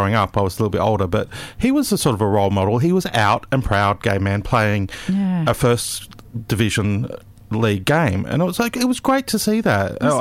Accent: New South Wales, Australia; I grew up in New South Wales

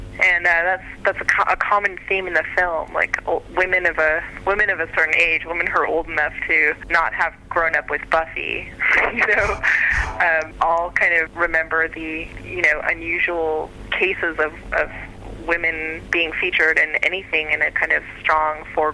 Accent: Austin, Texas, United States; I'm from Austin originally.

